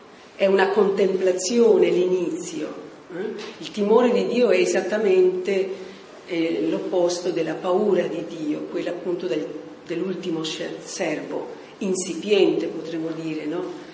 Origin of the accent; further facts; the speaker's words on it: Tanzania; io vengo dal Tanzania